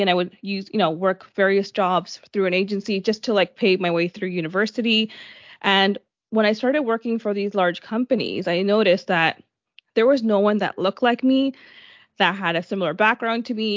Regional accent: Mississauga, Ontario, Canada; especially growing up in Mississauga, Ontario, you know, diversity was very limited back in the 80s and 90s.

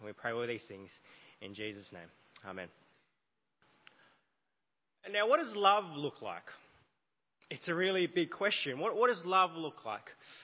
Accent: Australia; When I was young, growing up in Australia, I wanted my mum to buy me new clothes.

